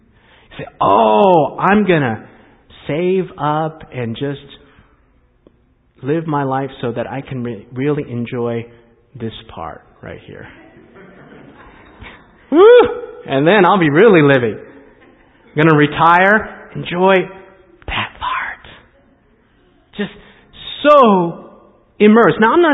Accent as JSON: {"language": "English", "town": "Washington", "region": "District of Columbia", "country": "United States", "tie": "born there", "said": "Now, I'm the son of Korean immigrants. I was born in Washington, D.C. My parents came to this country from Korea, went to a Korean church."}